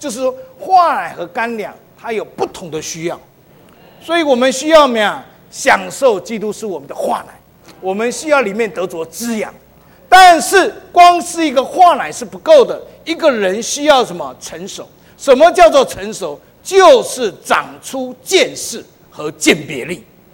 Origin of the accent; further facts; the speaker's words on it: southern Taiwan, Taiwan; 我们是本省人，南部人，我一定要吃饭